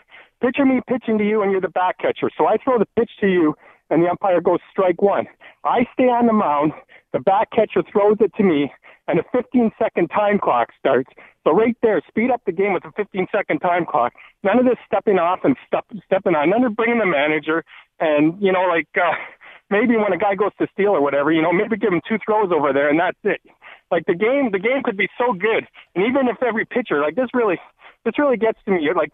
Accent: St. Catharines, Ontario, Canada; Starting this Saturday for 3 weeks in my hometown of St. Catharines

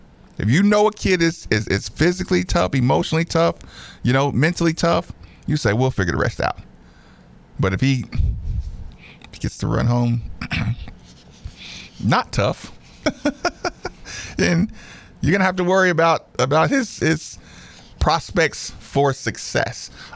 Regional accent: Clarksville, Tennessee, United States; I grew up on Austin Peay's campus.

